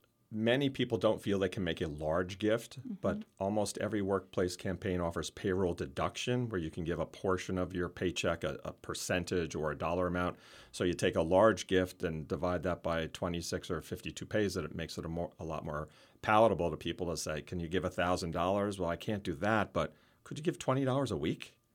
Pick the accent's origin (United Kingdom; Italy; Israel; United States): United States; Pennsylvania; I was born and raised in the Lehigh Valley, so I have a lot of great friends